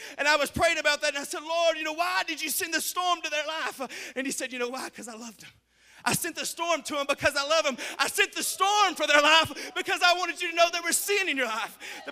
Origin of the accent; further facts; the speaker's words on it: Mexico; I remember growing up in Mexico and learning the language